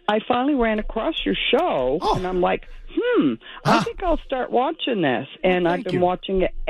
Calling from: Camden, Maine, United States; Yeah, I'm calling from Maine, Camden, Maine, and I'm almost 65, and I've been a Red Sox fan, a diehard Red Sox fan all my life

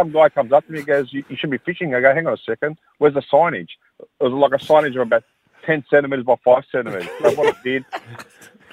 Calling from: Concord, New South Wales, Australia; How you going, guys? I'm from Concord in New South Wales.

